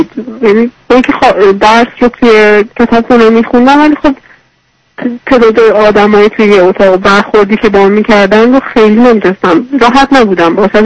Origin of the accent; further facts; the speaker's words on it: Tabriz, East Azerbaijan, Iran; من الان 22 سالمه، اهل تبریز هستم